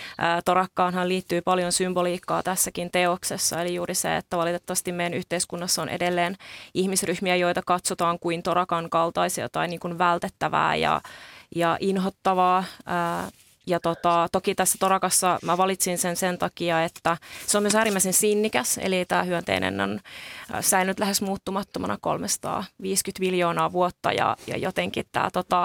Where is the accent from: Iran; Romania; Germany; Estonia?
Estonia; now in Helsinki, Finland; on itse asunut Kontulassa. Ja tosiaan kun ollaan muutettu Virosta Suomeen, ensin asuttiin Forssassa ja sitten muutettiin sitten pian Helsinkiin ja Kontulaan.